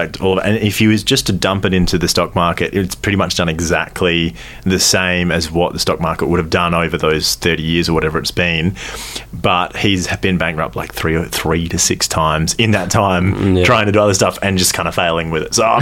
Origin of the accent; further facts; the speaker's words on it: Australia; as an Australian